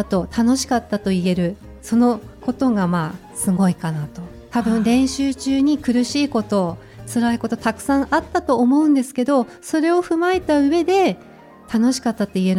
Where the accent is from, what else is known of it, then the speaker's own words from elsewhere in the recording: Hirosaki, Aomori, Japan; born there; now in Hachinohe, Japan; 生まれ故郷の弘前アップルマラソン